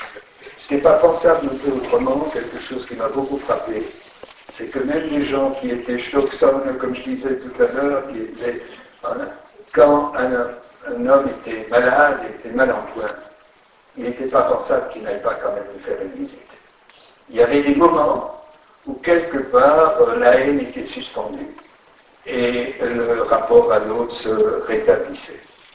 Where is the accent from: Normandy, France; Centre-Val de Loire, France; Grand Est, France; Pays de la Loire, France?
Grand Est, France; Strasbourg; Je viens de là, je viens de Strasbourg.